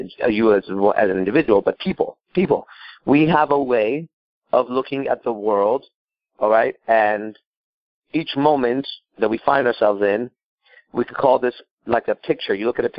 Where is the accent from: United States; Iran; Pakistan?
Iran; English is a second language; I go, yeah, you know, I'm Persian. Well, I came from Iran.